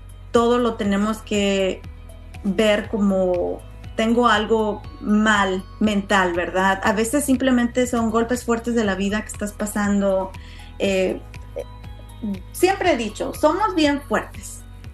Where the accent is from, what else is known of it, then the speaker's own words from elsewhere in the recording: Mexico; criada en México y en este ambiente que les comentaba al inicio